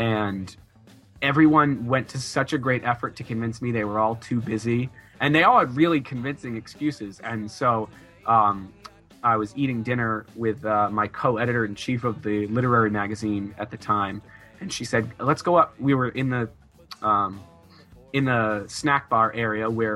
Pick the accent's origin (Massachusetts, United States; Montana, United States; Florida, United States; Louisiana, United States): Massachusetts, United States; Of all the words that we drop the R's of when we're from Massachusetts